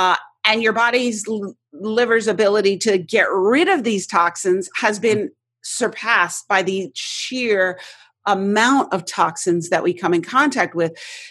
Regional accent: New York City, New York, United States; You know, I grew up in New York City to a mother who was very unconventional.

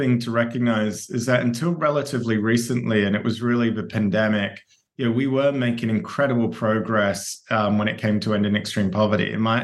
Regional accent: Perth, Western Australia, Australia; an appreciation of the opportunities I had and really the gratitude for those opportunities growing up in Perth.

